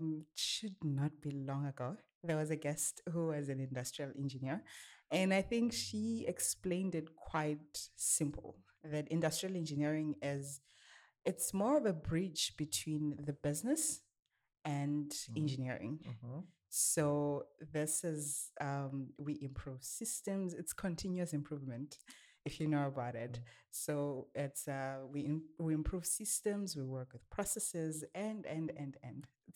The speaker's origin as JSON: {"language": "English", "region": "Limpopo", "country": "South Africa", "lives_now": "Cape Town, South Africa", "said": "I am doing industrial engineering at CPET. I am from Limpopo, currently in Cape Town. I come from Limpopo, Giani, Kankumbo."}